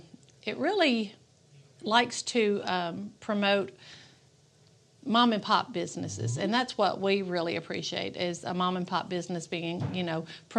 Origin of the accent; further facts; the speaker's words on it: Horn Lake, Mississippi, United States; now in Southaven, United States; I grew up actually in Horn Lake. I was in Horn Lake until I was a senior in high school.